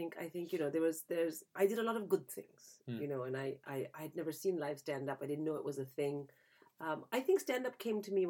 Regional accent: India; I mean, the listeners can't see my face, but I'm completely Indian. You know, we don't ski.

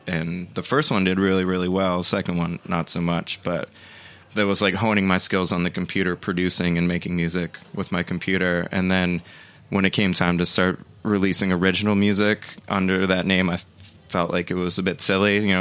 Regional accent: Pittsburgh, Pennsylvania, United States; also born or lived in Asheville; I lived there for a long time. I grew up in Pittsburgh, but yeah, that's a whole other story.

